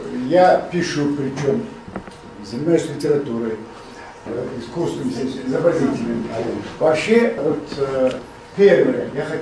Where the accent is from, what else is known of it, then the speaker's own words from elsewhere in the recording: Dagestan, Russia; born there; Я родился в горах Дагестана, я сам аварец.